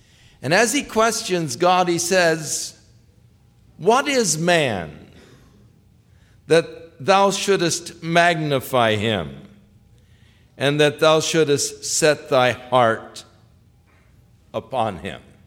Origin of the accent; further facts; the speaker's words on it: Ventura, California, United States; When I was a young boy, I grew up in Ventura. We didn't live but a few blocks from the beach.